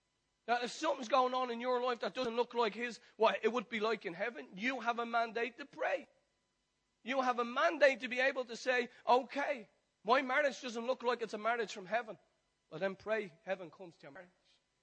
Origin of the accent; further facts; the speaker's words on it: Ireland; But being Irish, you're doing that on the inside, aren't you?